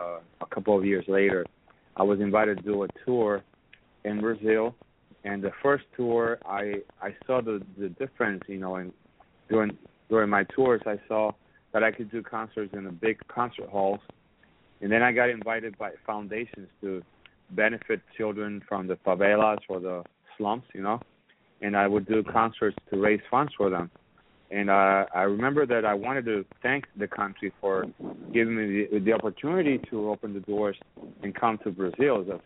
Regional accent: Puerto Rico; I'm from Puerto Rico

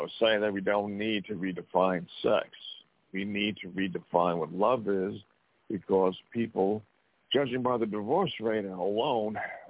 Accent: Montana, United States

